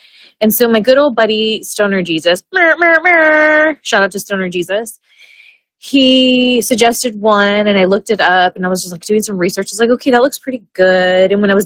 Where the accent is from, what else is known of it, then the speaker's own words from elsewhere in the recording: California, United States; and I live in California, I'm born and raised in SoCal, and when I moved to Louisville, Kentucky to OVW